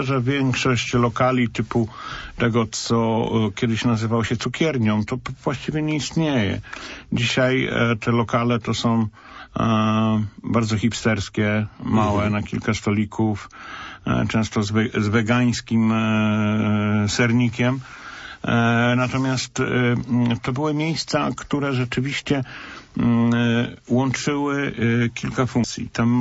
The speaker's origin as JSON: {"language": "Polish", "town": "Poznań", "region": "Greater Poland Voivodeship", "country": "Poland", "said": "jako współczesny poznaniak zazdroszczę tym ludziom"}